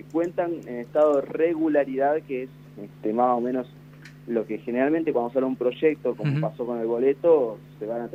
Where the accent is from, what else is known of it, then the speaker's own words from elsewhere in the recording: Santa Isabel, La Pampa, Argentina; Mira, de Santa Isabel, el último dato que tengo, porque yo tampoco viajo mucho a mi pueblo